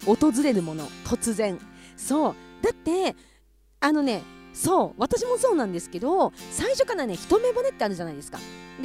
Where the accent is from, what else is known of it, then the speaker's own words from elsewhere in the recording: Hokkaido, Japan; accent: Hokkaido dialect; なんもなんもね、北海道弁出ちゃったけども